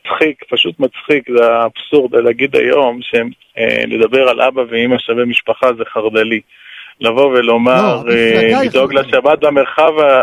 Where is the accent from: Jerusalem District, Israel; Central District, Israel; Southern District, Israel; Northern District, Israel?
Jerusalem District, Israel; Jerusalem; אני ירושלמי במקור